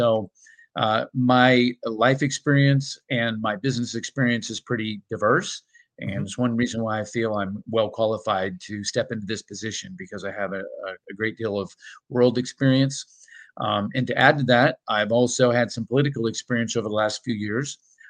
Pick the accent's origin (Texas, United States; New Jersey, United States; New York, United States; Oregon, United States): Oregon, United States; Portland; now in Spokane Valley, United States; I moved here from the Portland, Oregon area back in 2019